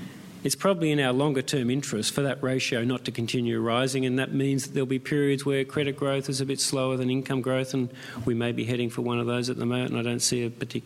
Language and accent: English; Australia; But as an Australian, I worry more broadly about the consequences of just low nominal wage growth year after year